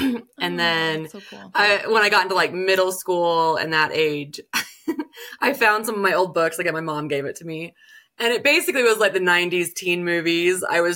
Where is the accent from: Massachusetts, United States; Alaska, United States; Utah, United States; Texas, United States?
Utah, United States; also born or lived in Michigan; I wasn't born here, but I live in Utah right now. That's where I mostly grew up, but I was born like clear across in Michigan and stuff like that.